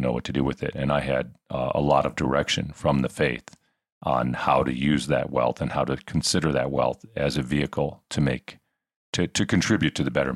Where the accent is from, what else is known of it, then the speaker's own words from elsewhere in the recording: United States; even though I'm American